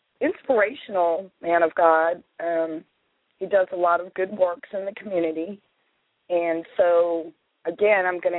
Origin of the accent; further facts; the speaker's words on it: Massachusetts, United States; Because I grew up in Massachusetts, I recognized the accent immediately.